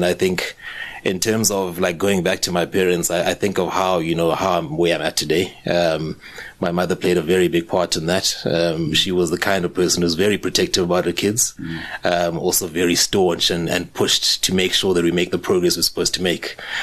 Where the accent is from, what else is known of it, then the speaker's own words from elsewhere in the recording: King William's Town, Eastern Cape, South Africa; I was born and raised in the Eastern Cape in a small town called King Williamstown, which is what is formerly known as the Siskei in the Eastern Cape.